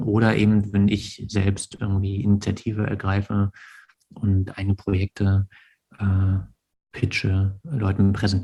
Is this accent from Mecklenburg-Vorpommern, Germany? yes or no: yes; Göhren, Mecklenburg-Vorpommern, Germany; Na, ich bin in mein Dorf zurückgekehrt, in dem ich aufgewachsen bin, aus Göhren auf der Insel Rügen.